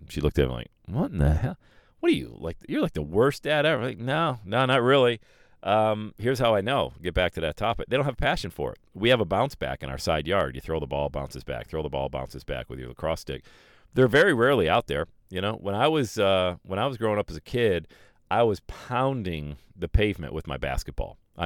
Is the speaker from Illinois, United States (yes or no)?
no; Bradford, Pennsylvania, United States; Wasn't even available at my school back in the 80s when I was growing up in Bradford, PA. Big here in Southwest Ohio.